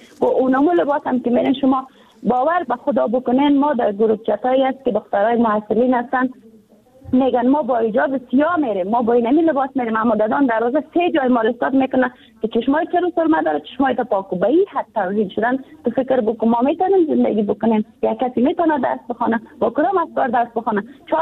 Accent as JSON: {"language": "Persian", "country": "Afghanistan", "tie": "born there", "said": "ما مسلمان هستیم، در کشور مسلمان به دنیا آمدیم، کشور افغانستان یک کشور اسلامی بوده"}